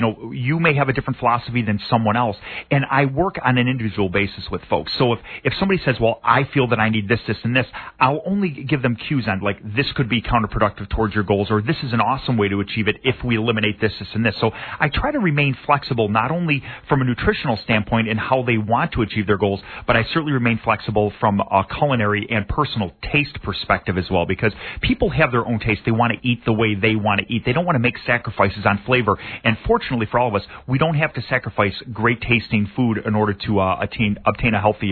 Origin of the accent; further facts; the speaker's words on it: Buffalo, New York, United States; We're all one big family. We're all from Buffalo, you know?